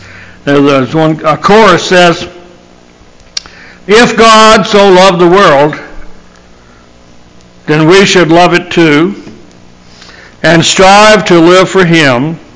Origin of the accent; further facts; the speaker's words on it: Virginia, United States; I remember when I grew up down in Virginia, we used to go and look at this church.